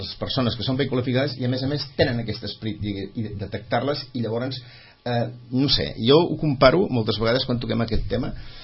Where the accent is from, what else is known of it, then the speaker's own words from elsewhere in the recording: Vilanova i la Geltrú, Catalonia, Spain; almenys jo soc de Vilanova, vull dir, i venim d'una tradició on tothom busca la feina